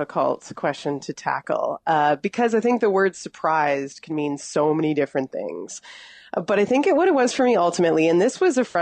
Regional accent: Mississauga, Ontario, Canada; when I was living just outside of Toronto, because I'm born and raised in Mississauga.

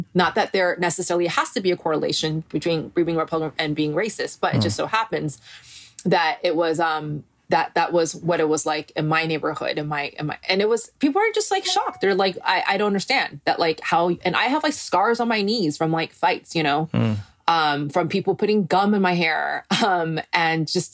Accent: San Jose, California, United States; for the first 9 years of my life, I was raised in the Bay Area, and we lived in San Jose, and I grew up in a really diverse community.

